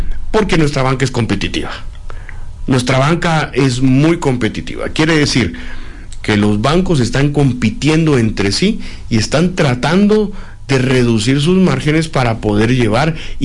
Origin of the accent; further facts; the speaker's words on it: Guatemala; que obviamente como guatemaltecos sufrimos, vivimos y vemos